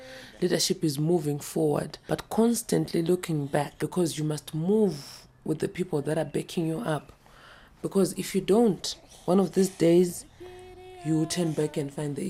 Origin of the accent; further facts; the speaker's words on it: Harare, Zimbabwe; I'm an artist from Harare, Zimbabwe.